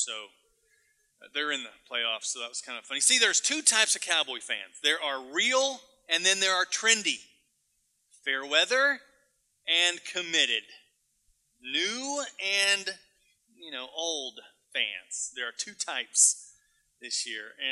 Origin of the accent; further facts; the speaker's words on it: Arlington, Texas, United States; now in Houston, United States; I grew up in Arlington. And even though I moved to Houston, I love the Texans.